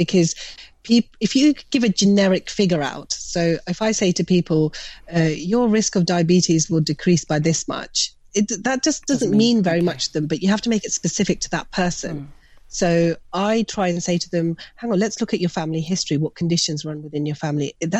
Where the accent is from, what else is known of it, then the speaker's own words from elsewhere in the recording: United Kingdom; for in my Asian heritage as a Pakistani British, there's a huge gender inequality firsthand.